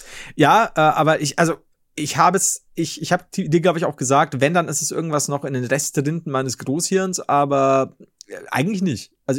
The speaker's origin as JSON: {"language": "German", "region": "Bavaria", "country": "Germany", "said": "was ich nachvollziehen kann als Bayer."}